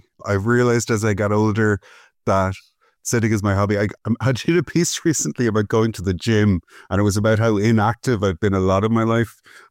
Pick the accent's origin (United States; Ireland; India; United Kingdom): Ireland; Cork, Munster; I'm from Cork originally, which is where Murphy's are from.